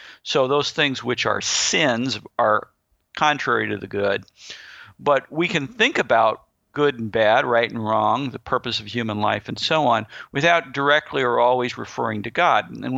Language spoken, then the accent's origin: English; St. Louis, Missouri, United States; also born or lived in San Diego; now in Bay Area, United States; We're from St. Louis. We moved to San Diego. We had the Padres.